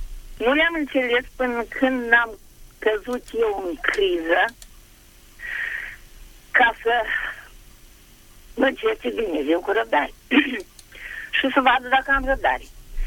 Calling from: Bacău, Bacău County, Romania; din Bacău

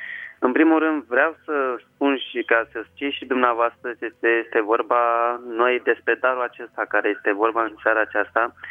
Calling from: Sibiu, Sibiu County, Romania; Eu vă sunt tocmai din Sibiu

